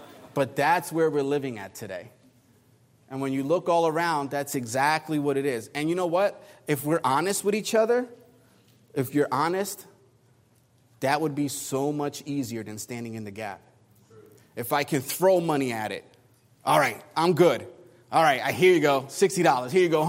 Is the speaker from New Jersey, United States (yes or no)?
yes; New Jersey, United States; so I'm originally from New Jersey, and New York was my backyard, and you know New York wants to be New Jersey